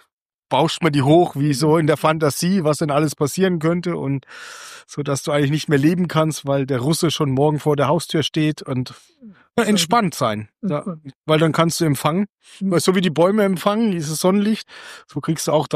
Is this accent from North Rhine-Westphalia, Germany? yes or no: no; Heidelberg, Baden-Württemberg, Germany; ich bin in Heidelberg im Kraichgau groß geworden, die gab es dort nicht.